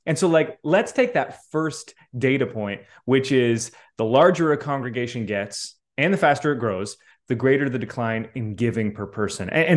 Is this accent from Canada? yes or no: yes; Canada; I'm Canadian, you know, Carl, Canadian background, you know, not every country is going to have this.